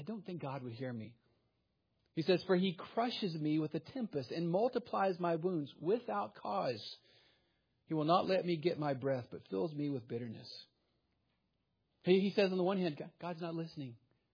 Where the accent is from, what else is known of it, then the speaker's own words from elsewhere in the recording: Texas, United States; also born or lived in Minot, North Dakota; I grew up in Central Texas. It is a land filled with tornadoes and hailstorms, which you probably cannot imagine from here.